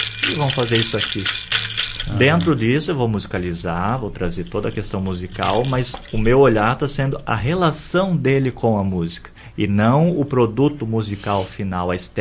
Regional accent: Blumenau, Santa Catarina, Brazil; Eu venho de Blumenau, Santa Catarina.

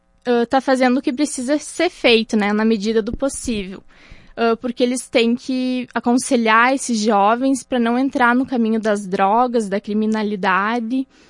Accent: Lagoa Vermelha, Rio Grande do Sul, Brazil; eu nasci, eu me criei em Lagoa Vermelha, como todos dizem, que eu bebi água da bica.

